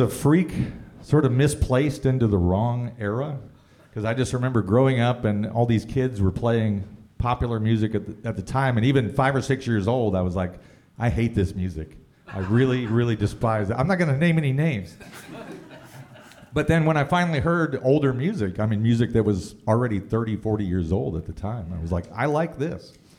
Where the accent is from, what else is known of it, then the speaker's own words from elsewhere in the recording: Columbia, Missouri, United States; From an early age, I grew up in Columbia, Missouri, and this was in the 1980s.